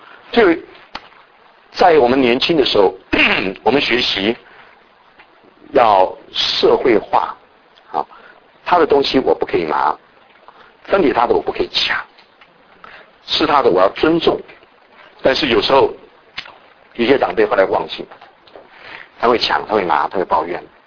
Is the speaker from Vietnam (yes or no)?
no; Taiwan; 我也是台湾来的